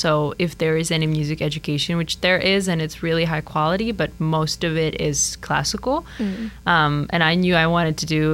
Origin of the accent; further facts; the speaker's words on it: Czechia; now in Boston, United States; I'm studying at Berkeley here in Boston. I'm originally from Czech Republic, so I'm a European